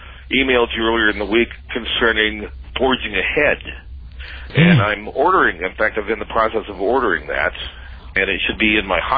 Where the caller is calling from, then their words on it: Medford, Oregon, United States; I'm calling from Medford, Oregon.